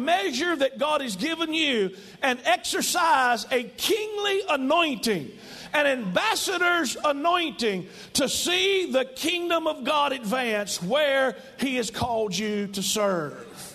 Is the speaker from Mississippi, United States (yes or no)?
yes; Mississippi, United States; You know, growing up, I grew up in Mississippi, in northeast Mississippi, and sometimes it takes more than one word to explain a word to us.